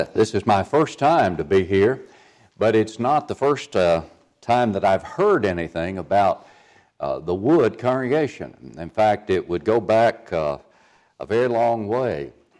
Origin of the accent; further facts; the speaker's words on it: Murfreesboro, Tennessee, United States; born there; I was born in Murfreesboro, but we were living on Short Mountain Street, so this highway reminds me of some very important times in my life.